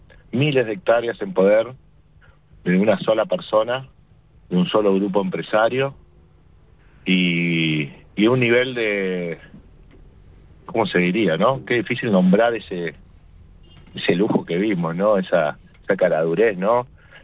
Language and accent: Spanish; Patagonia, Argentina; para los ojos que somos patagónicos